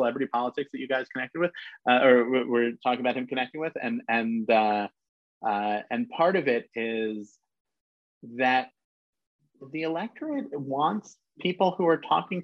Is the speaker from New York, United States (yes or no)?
yes; New York City, New York, United States; So I was born and bred in New York City and covered New York politics.